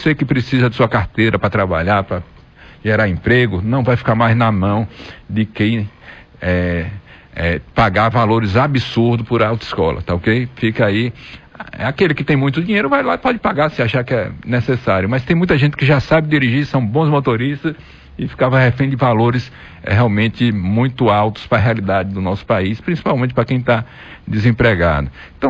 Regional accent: Bahia, Brazil; que é uma coisa dos baianos, nós somos baianos

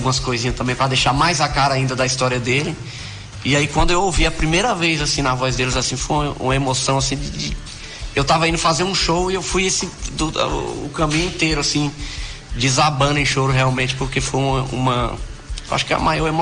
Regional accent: Campo Formoso, Bahia, Brazil; Como todo mundo sabe, eu nasci no interior, no Alagadiço ali, interior daqui de Campo Formoso.

